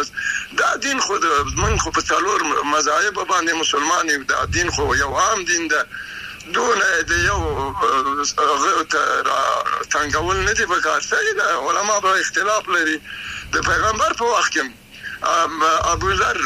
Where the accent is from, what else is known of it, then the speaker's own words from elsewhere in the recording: Afghanistan; نو دوی باید چې زه افغان یم